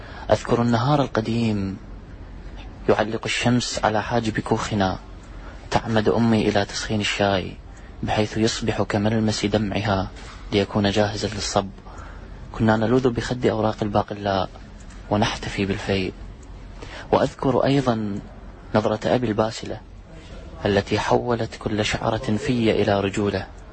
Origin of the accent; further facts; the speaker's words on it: Babil, Iraq; also born or lived in Baghdad; من مواليد 1981 محافظة بابل. طبعا ولادتي في بابل ونشأتي الأدبية وتكويني الفكري وانتابتني النوبة الشعرية في بغداد، يعني تقريبا الشطر الأكبر من حياتي هو في بغداد، النشأة كانت في بابل.